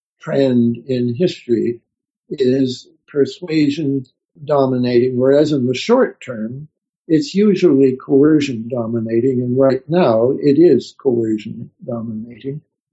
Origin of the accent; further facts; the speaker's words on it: Canada; now in Berkeley, United States; And I'm a Canadian, first of all.